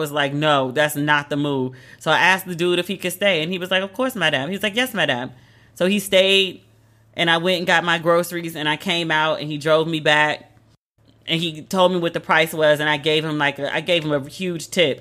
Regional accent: United States; I was like, my bad. I'm American. I'm sorry.

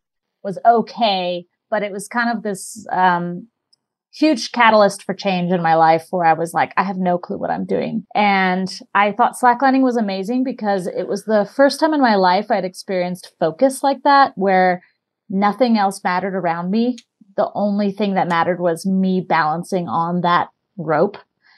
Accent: Austin, Texas, United States; I discovered slacklining in a park. I'm from Austin, Texas. And I was 19 and I was bopping around in a park

